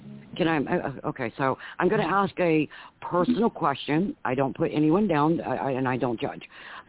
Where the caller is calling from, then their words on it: Virginia, United States; I'm calling from Virginia.